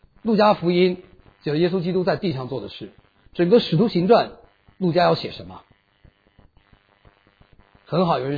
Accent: Northeast China, China; 你大概不是咱们东北人

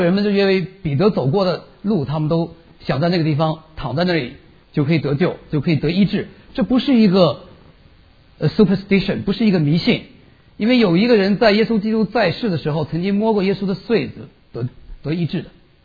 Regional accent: Lanzhou, Gansu, China; 是因为我是从兰州来的，兰州的牛肉拉面哈到处都有

